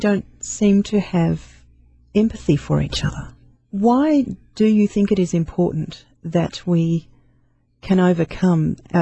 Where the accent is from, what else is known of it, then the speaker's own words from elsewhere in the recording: Australia; And I'm Australian. We're from two different countries and we're from two different cultures.